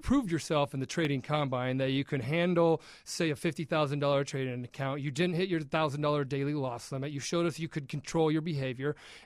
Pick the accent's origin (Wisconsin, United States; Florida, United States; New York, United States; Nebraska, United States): Nebraska, United States; I'm from Nebraska.